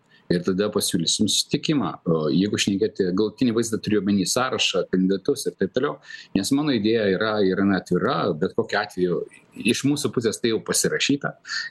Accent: Samogitia, Lithuania; Aš esu žemaitis

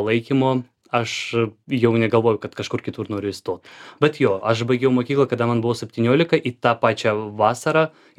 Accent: Enerhodar, Zaporizhzhia Oblast, Ukraine; Lithuanian is a second language; now in Lithuania; nes esu iš Ukrainos ir esu iš Energodaro, čia labai toli nuo Lietuvos iš tikrųjų.

